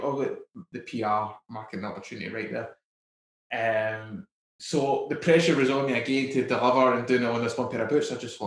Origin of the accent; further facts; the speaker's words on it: Scotland, United Kingdom; accent: Scottish; I'm probably murdering it because my Scottish accent.